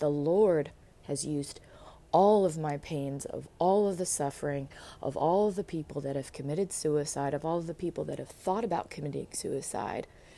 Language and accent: English; United States; born there; I'm blessed that I was born in America.